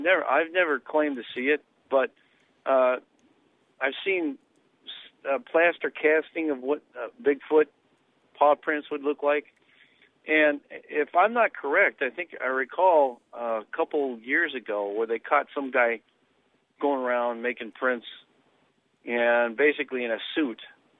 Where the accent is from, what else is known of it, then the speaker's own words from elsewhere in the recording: Pacific Northwest, United States; I grew up up in the Northwest